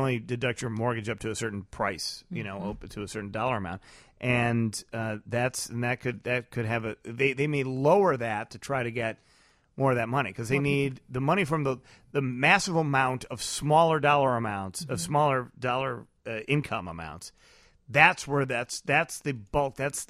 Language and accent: English; Illinois, United States; I'm still concerned because I'm from Illinois.